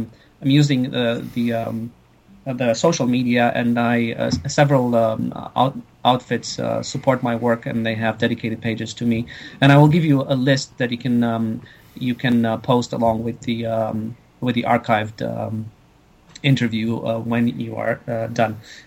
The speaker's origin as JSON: {"language": "English", "country": "Canada", "said": "I'm Canadian."}